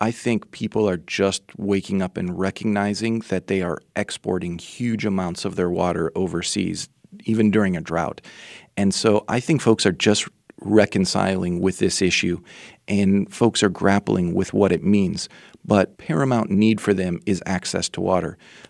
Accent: Minnesota, United States; I mean, I grew up in Minnesota, so I've seen a lot of hay grown.

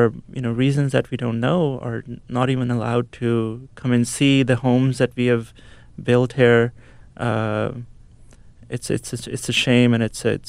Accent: Pakistan; That's why I always want people to know that I am from Pakistan, but that I am here in a capacity where I have this wonderful, great privilege

